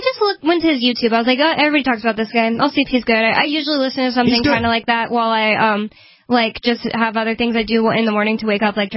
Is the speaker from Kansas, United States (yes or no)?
yes; Kansas, United States; also born or lived in Tennessee / Texas; I was growing up in the Bible Belt because I grew up in like Kansas, Tennessee, and Texas. My parents were. Or my dad was in the army, and my parents were Christian.